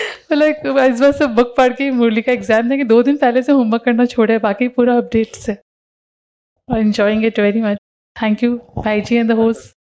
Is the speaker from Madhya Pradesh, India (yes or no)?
no; Guwahati, Assam, India; मैं गुवाहाटी असम से हूँ